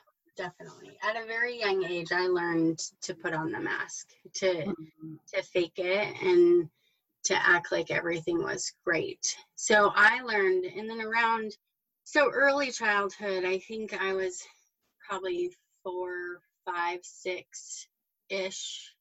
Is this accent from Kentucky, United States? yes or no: no; Loveland, Colorado, United States; So I grew up in Loveland, Colorado. My dad was a Baptist preacher from the time I was born.